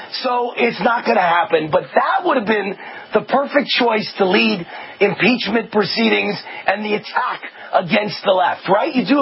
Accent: New York, United States; and like Trump, I'm from New York, I attack, attack, attack.

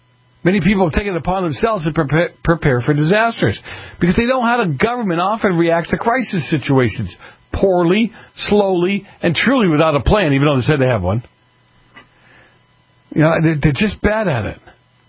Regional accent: Boston, Massachusetts, United States; I grew up in Boston.

